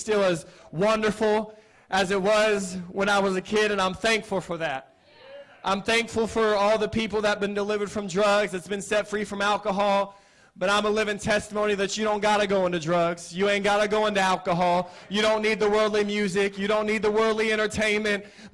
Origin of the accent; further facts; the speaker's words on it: Ohio, United States; I'm originally from Ohio. I'm 23 years old. I was born and raised in the house of the Lord. The Lord saved me at the age of 7 years old.